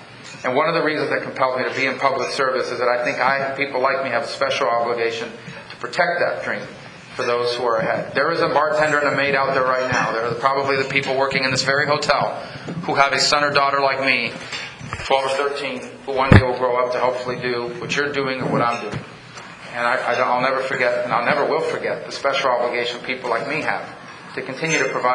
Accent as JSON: {"language": "English", "town": "Miami", "region": "Florida", "country": "United States", "tie": "born or raised there", "said": "The majority leader of the Senate wrote an op-ed in the Miami Herald, my hometown paper, criticizing my idea."}